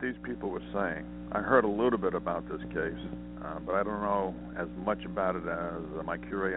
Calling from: Montana, United States

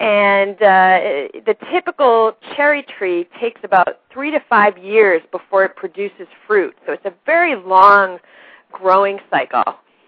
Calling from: Waterbury, Vermont, United States; I'm calling in from Green Mountain Coffee Roasters in Waterbury, Vermont.

